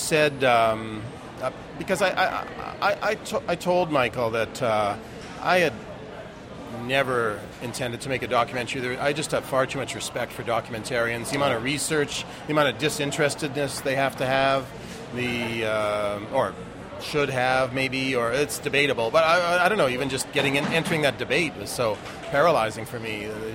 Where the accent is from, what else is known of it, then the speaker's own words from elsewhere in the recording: Winnipeg, Manitoba, Canada; started the day I was born in Winnipeg, and then just breathed its atmospheres for half a century